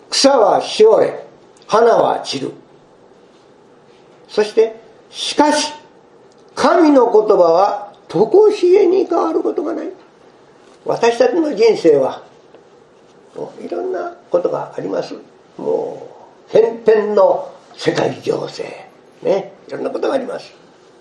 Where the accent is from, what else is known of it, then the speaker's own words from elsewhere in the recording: Tanba-Sasayama, Hyogo, Japan; 昭和12年生まれの兵庫県の丹波篠山の田舎で生まれ育って今日までよたれたしながら歩んできました